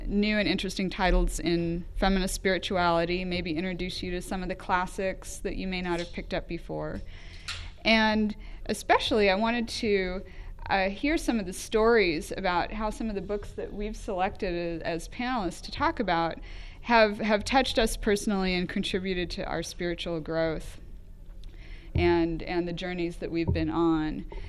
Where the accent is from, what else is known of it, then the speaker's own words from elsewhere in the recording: Pasadena, California, United States; Like I said … I'm from Pasadena, California.